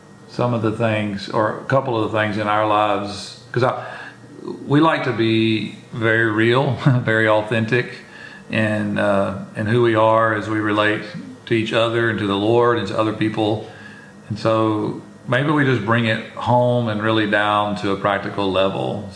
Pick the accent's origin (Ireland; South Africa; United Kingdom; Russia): South Africa; I've got to lose that. I've got to lose ever being South African.